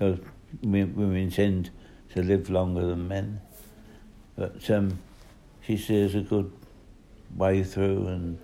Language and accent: English; London, United Kingdom; I'm from East London. We had a shop in Canning Town, East 16.